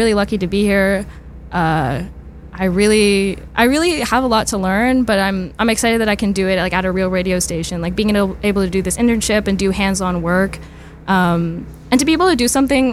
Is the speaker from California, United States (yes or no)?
yes; California, United States; Like I am from Southern California, and that's always been a big deal. When I go back to school, they're like, oh wow, you're the California girl.